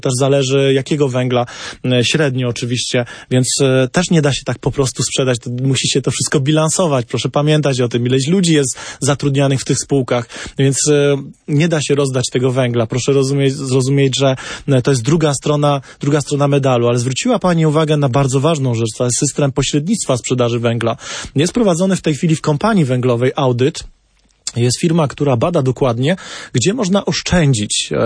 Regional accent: Kraków, Lesser Poland, Poland; born there; Ja też z Krakowa się urodziłem, w Krakowie.

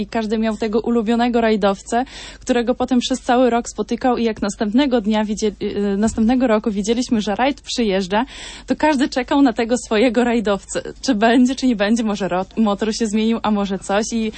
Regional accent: Maišiagala, Vilnius County, Lithuania; Ja pochodzę z miejscowości Mojszagoła, takiej położonej na północ od Wilna

